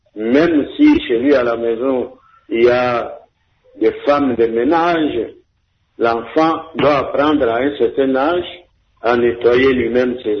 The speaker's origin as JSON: {"language": "French", "region": "Kasaï", "country": "DR Congo", "said": "Ici, chez nous, au Kassai, il y a des enfants qui vont dans les mines des diamants."}